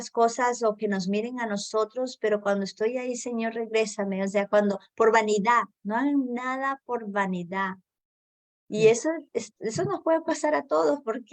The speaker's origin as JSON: {"language": "Spanish", "country": "Peru", "said": "que las dos somos peruanas"}